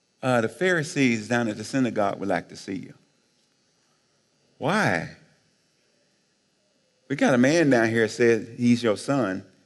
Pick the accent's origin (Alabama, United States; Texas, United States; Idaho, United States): Alabama, United States; When I was growing up in Alabama, First year of integration in the state of Alabama, my mother would not let me go.